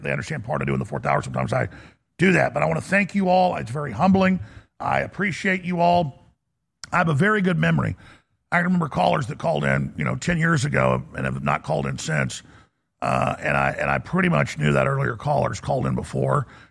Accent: Texas, United States; accent: Texas; Because I'm from Texas, and that's how I'm raised, and that is how I speak.

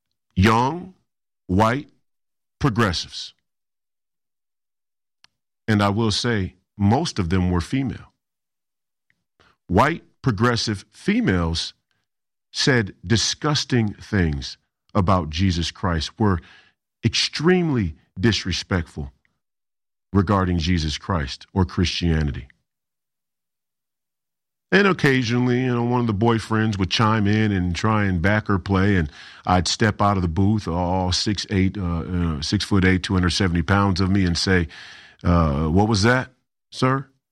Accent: Minnesota, United States; I grew up here in Minnesota, born and raised here in Minnesota, was born in 1991. I'm 35 years old.

